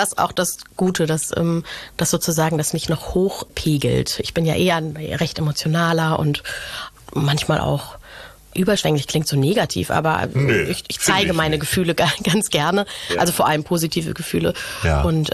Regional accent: Eckernförde, Schleswig-Holstein, Germany; born there; ich bin nicht in Kiel geboren. Ich bin in Eckernförde geboren.

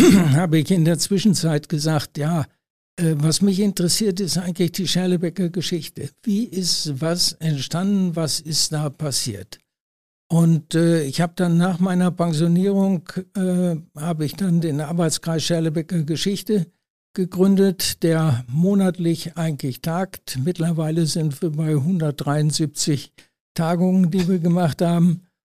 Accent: Herten, North Rhine-Westphalia, Germany; Ich bin in Herten geboren, bin dort zur Grundschule oder Volksschule hieß es damals noch gegangen.

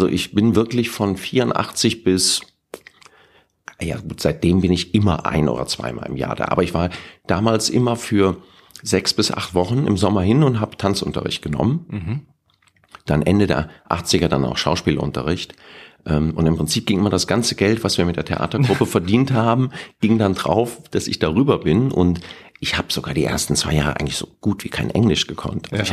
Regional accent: Koblenz, Rhineland-Palatinate, Germany; moved away as an adult; ich komme eigentlich ja aus Koblenz, aber ich habe da ja auch nur bis 18,5 gelebt.

